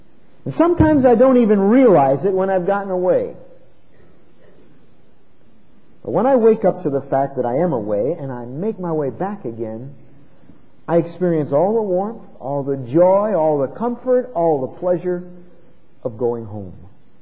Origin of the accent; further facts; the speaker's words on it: Bristol, United States; I grew up in Bristol, and I guess to this day, in some sense, I think about that as home.